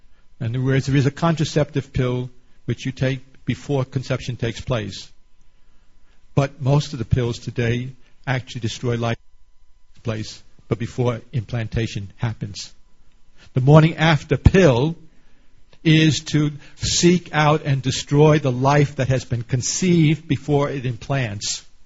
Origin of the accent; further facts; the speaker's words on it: New York, United States; I come from New York.